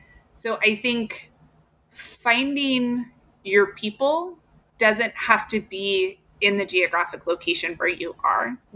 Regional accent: Illinois, United States; I grew up in Southern Illinois. So when I went to do the PhD at Southern Illinois University, I was going home.

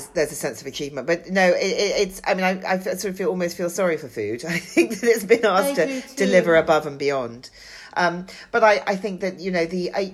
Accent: London, United Kingdom; as a Londoner, I'm like, great. No tourists, no theatre goers. I'll be able to park.

